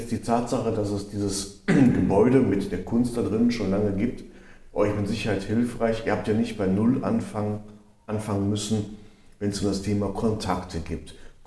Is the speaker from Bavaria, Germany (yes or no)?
no; Essen, North Rhine-Westphalia, Germany; Und ich komme ja aus Essen